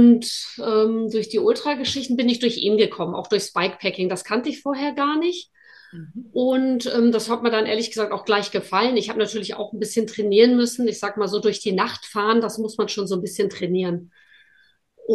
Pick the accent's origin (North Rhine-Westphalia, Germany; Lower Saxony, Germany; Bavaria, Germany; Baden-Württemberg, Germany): Lower Saxony, Germany; Norderney; Ich komme ja eben aus Norderney, da ist das Fortbewegungsmittel natürlich das Fahrrad.